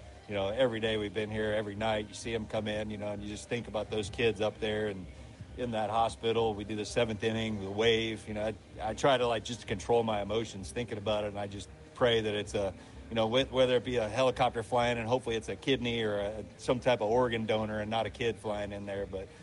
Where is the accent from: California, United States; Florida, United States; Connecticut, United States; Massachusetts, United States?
Florida, United States; Sarasota; I had met him that offseason when he was training in Sarasota, my hometown.